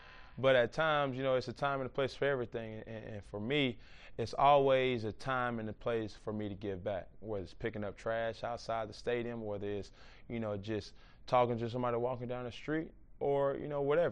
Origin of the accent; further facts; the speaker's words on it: Atlanta, Georgia, United States; You know, with me growing up in Atlanta, with so many players or entertainers, athletes coming from where I came from